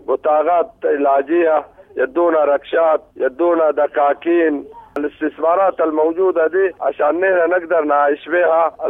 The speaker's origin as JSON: {"language": "Arabic", "country": "Sudan", "said": "نحن سودانيين"}